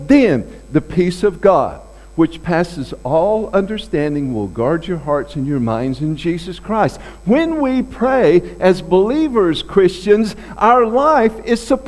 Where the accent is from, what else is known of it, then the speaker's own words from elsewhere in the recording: the South, United States; You know, I'm from the South. And being raised in the Bible Belt, we didn't think the Yankees had a spirituality about them, you know.